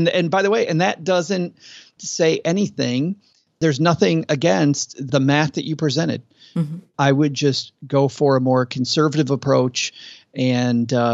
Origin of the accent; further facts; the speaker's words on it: United States; But that's because we're American and we just...